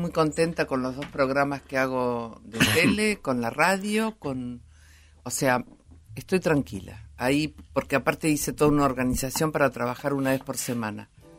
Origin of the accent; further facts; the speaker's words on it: General Roca, Río Negro, Argentina; me encanta volver a Río Negro, de donde soy